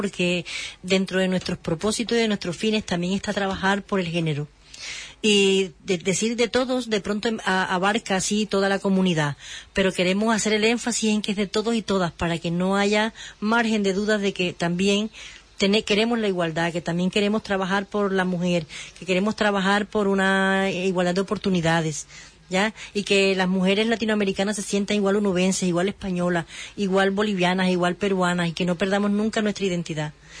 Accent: Colombia; moved away as an adult; now in Huelva, Spain; Igual yo llegué a España, ya tengo, voy a tener 9 años de estar aquí en España. Llegué directamente a Huelva, casada desde Colombia con un español, y mi marido es manchego.

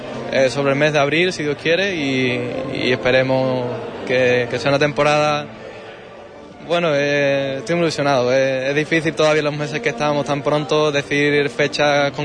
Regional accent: Huelva, Andalusia, Spain; mi tierra, en Huelva

